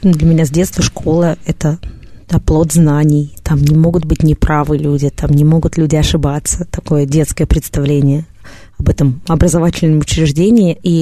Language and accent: Russian; Moscow, Russia; accent: Moscow; для меня, как для москвички, я понимаю, что, очевидно, для коллег и учеников мой московский говор таким же шоком явился, как для меня их говор.